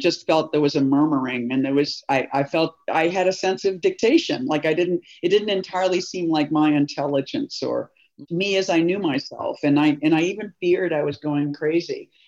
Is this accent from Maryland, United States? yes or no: no; Boston, Massachusetts, United States; moved away as an adult; now in New York, United States; I mean, I think I came to New York and I felt like I was arriving with a handicap. You know, I came from Boston.